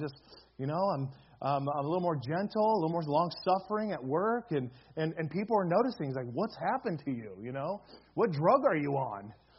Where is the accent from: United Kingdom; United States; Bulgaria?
United Kingdom; England; I'm English, so I'm supposed to like tea, but I don't.